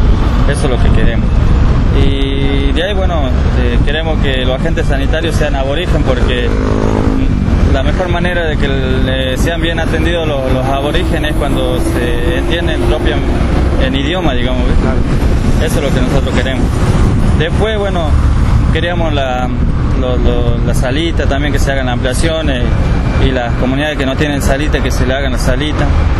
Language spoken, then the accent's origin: Spanish; Tartagal, Salta, Argentina; yo vengo de Tartagal, provincia de Salta, departamento de San Martín. Soy de ruta 86 a 3 kilómetros.